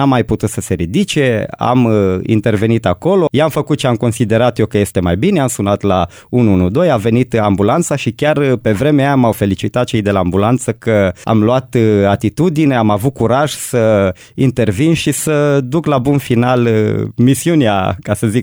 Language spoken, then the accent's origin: Romanian; Caransebeș, Caraș-Severin, Romania; born there; M-am născut în Caransebeș în anul 1988, în 23 noiembrie